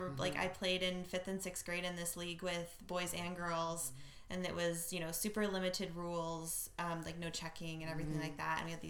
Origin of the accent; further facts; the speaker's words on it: Idaho, United States; I think, I mean, that was kind of growing up in Idaho.